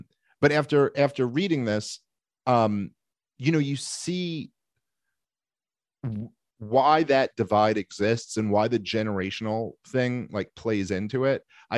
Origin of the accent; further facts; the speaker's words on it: Brooklyn, New York, United States; I grew up in Brooklyn, New York. I've seen it directed at all different races, and it's very ugly and wrong when you see it.